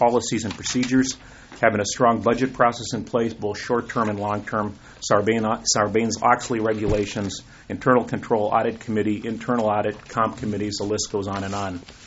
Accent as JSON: {"language": "English", "town": "Duluth", "region": "Minnesota", "country": "United States", "said": "I'm from Duluth"}